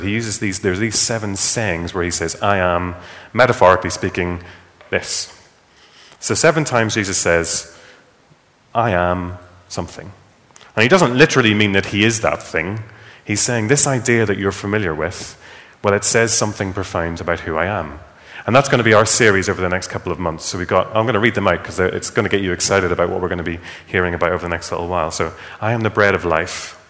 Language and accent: English; Northern Ireland, United Kingdom; I'm a boss, I'm an employee, I'm Northern Irish. Don't forget that one.